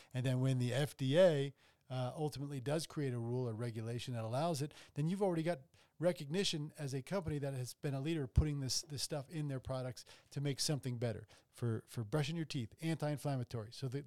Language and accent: English; New Jersey, United States; I grew up in Southern New Jersey.